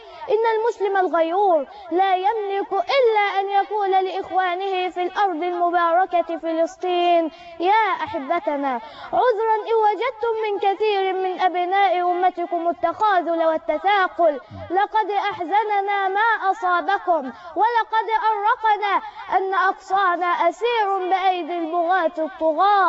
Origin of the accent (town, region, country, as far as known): Egypt